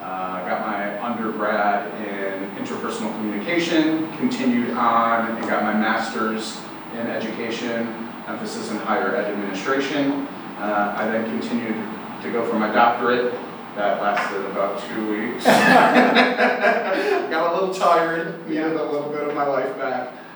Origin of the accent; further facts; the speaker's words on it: Chicago, Illinois, United States; now in Chula Vista, United States; I have resided in Chula, in San Diego County for probably close to the last 10 years. I'm originally from Chicago. Had to get out of the cold weather, the windy city, if you will, there.